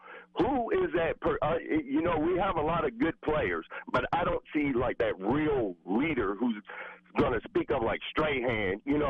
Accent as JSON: {"language": "English", "region": "New Jersey", "country": "United States", "said": "No, I'm actually from Jersey."}